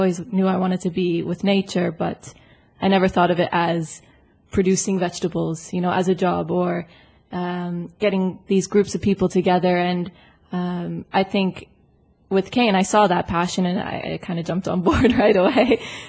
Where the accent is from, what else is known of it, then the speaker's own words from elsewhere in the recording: Canada; now in Malta; I grew up in Canada. There's a lot of land in Canada